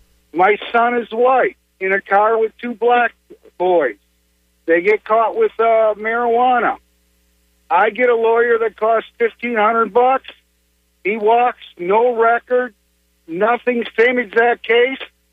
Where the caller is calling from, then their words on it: Plant City, Florida, United States; from Plant City.